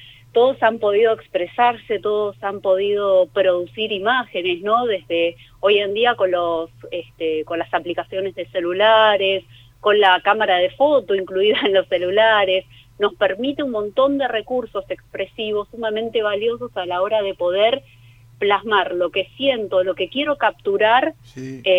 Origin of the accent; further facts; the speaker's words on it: Buenos Aires, Argentina; yo soy de Los Perales, me crié en Los Perales, de Mataderos, sí.